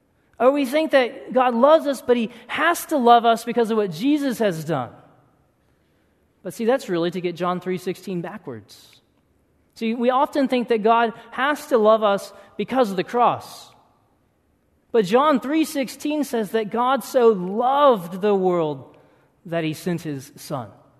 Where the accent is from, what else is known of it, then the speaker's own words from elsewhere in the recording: Texas, United States; I am originally from Texas